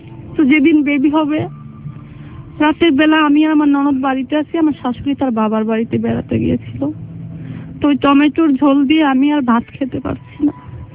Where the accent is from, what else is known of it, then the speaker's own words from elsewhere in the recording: Jessore, Khulna Division, Bangladesh; আমি ছিলাম যশোরের মেয়ে